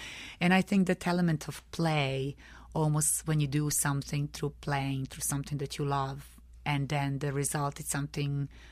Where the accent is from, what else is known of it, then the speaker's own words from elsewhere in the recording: Belgrade, Serbia; I'm originally from Belgrade, from Serbia.